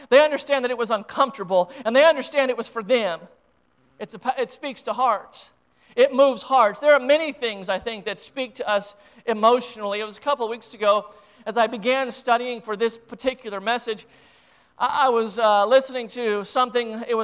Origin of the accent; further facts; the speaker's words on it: United States; it's something that, as an American, it's something that every time I watch those vicious, those evil attacks on our great nation